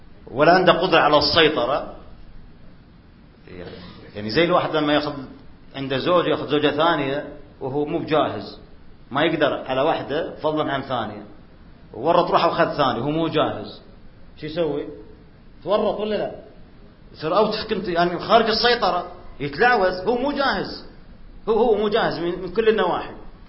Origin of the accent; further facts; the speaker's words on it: Syria